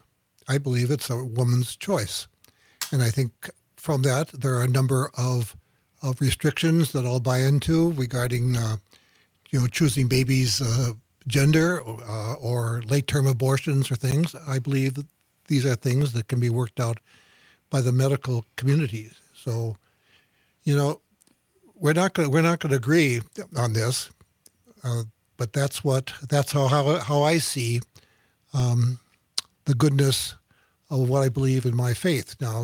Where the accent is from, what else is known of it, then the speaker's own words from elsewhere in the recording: United States; as a young boy growing up in America, I remember studying the UN was just being formed in the 50s.